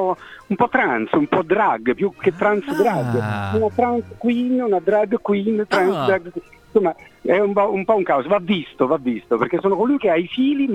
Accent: Rome, Lazio, Italy; Al Colosseo, io sono di Roma, quindi per me...

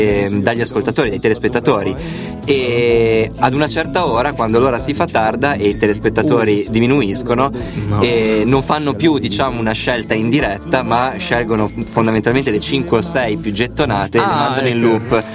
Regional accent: Ventimiglia, Liguria, Italy; Vengo da Ventimiglia, provincia di Imperia.

